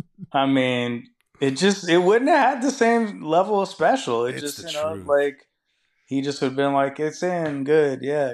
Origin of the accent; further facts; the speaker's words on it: Seattle, Washington, United States; I'm from Seattle. I'm not supposed to be doing what I did with my career.